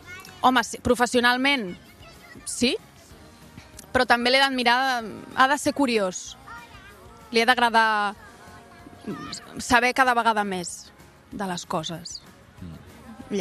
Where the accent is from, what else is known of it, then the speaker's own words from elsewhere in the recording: Barcelona, Catalonia, Spain; first language Spanish; Catalan is a second language; jo soc aquí, jo he nascut aquí, a l'Hospital Sant Pau, i soc del barri de la Sagrada Família, sempre